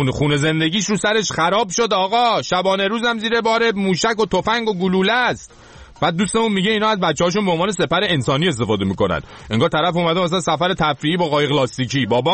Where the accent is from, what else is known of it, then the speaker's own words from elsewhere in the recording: Iran; بگم ما چون ایرانی هستیم